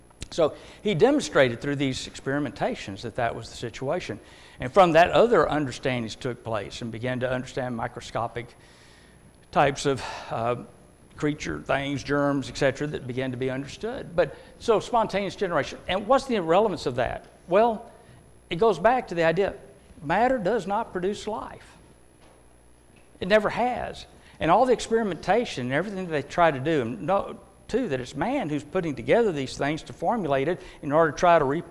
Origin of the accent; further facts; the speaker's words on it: Texas, United States; when I grew up in Texas, the longhorn steer, it's quite well known.